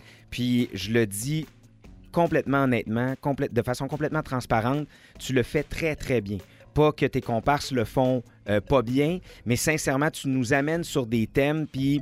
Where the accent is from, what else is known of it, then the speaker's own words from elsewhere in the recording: Quebec City, Quebec, Canada; Non, moi, je suis de Québec pur et dur